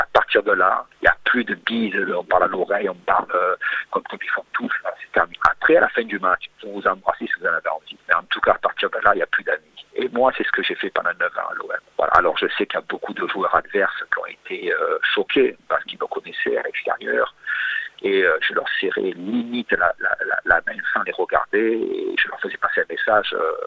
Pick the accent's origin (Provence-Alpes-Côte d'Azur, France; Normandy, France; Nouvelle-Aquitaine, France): Provence-Alpes-Côte d'Azur, France; Marseille; Parce qu'en tant que Marseillais, quand moi j'allais chez le boucher ou le boulanger